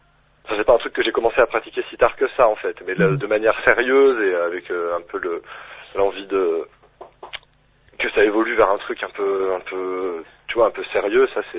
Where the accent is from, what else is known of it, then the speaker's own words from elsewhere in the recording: Caluire-et-Cuire, Auvergne-Rhône-Alpes, France; Plus précisément, je suis de Montsuis, qui est un quartier de Caluire, mais bon. Voilà, on va dire que je suis lyonnais quand même.